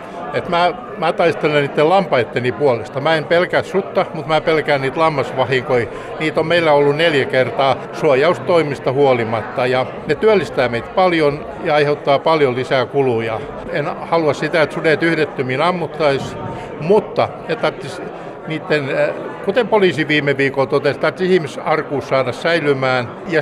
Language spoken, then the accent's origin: Finnish; Southwest Finland, Finland; Et olen Varsinais-Suomesta ja siellähän on Suomen susikannasta puolet.